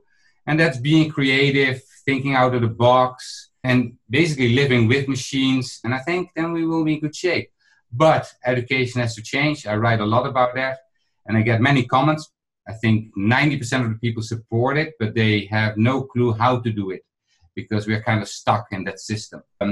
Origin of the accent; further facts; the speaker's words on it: Netherlands; I'm from the Netherlands. I am almost 50 years old